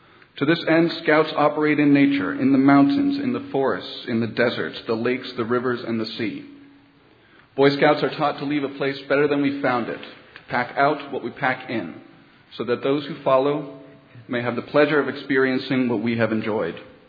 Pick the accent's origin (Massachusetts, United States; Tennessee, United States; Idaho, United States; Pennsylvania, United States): Massachusetts, United States; Sudbury; As I said, I grew up in Sudbury and, in fact, played Little League for many years here.